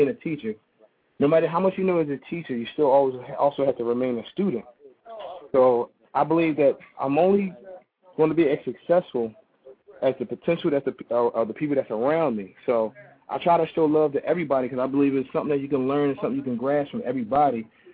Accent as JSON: {"language": "English", "town": "Philadelphia", "region": "Pennsylvania", "country": "United States", "said": "I'm a professional. I'm from Philly."}